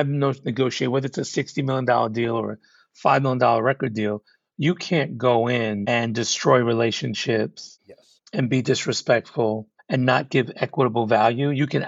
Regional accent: Brooklyn, New York, United States; It was my story of growing up in Brooklyn.

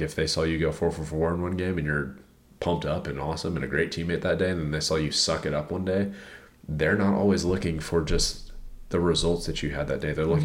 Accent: Houston, Texas, United States; I grew up in Houston longer than you did.

